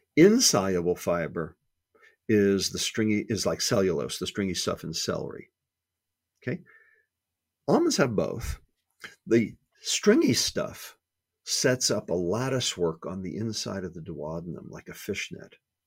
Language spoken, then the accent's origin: English; Brooklyn, New York, United States; I'm from New York. I'm from Brooklyn. So I use a lot of, shall we say, colorful language.